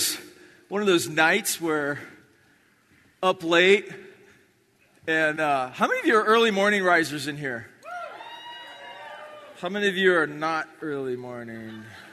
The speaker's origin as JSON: {"language": "English", "town": "Kona", "region": "Hawaii", "country": "United States", "tie": "born or raised there", "said": "I grew up in Kona, Hawaii."}